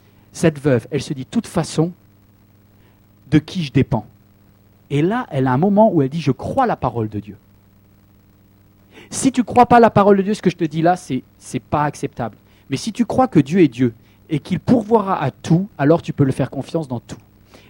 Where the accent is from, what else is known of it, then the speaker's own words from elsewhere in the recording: France; À chaque fois, on est mal à l'aise parce qu'on est français.